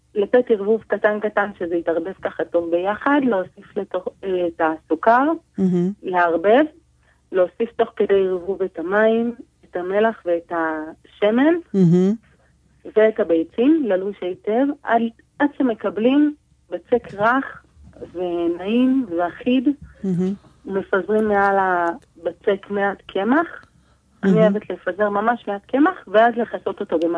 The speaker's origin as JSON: {"language": "Hebrew", "town": "Jerusalem", "region": "Jerusalem District", "country": "Israel", "said": "אני מירושלים."}